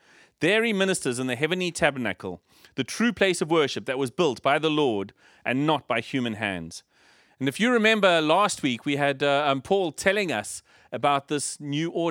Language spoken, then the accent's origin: English; Zimbabwe; now in United Kingdom; but I came from Zimbabwe. And when I got here, I realized this is not Zimbabwe.